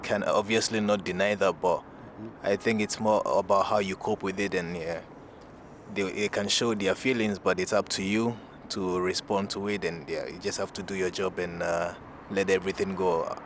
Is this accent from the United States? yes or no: no; Ghana; now in Belgium; It's been like almost 12 years since I left Ghana, and yeah, my first team I played was here in Belgium.